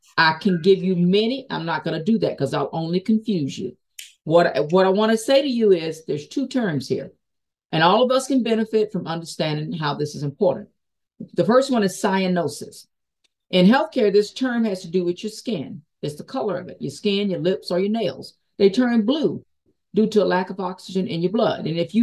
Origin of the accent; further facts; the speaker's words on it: the South, United States; born there; I was born in the South and I was a sharecropper's daughter.